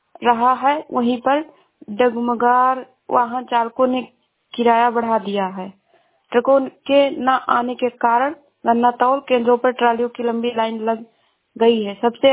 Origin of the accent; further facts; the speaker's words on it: Shravasti, Uttar Pradesh, India; मैं जिला श्रावस्ती से हूँ।